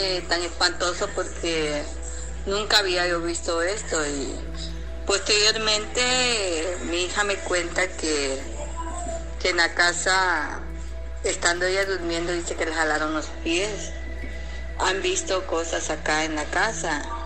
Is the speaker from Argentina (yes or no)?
no; Tapachula, Chiapas, Mexico; Soy de Tapachula, Chiapas.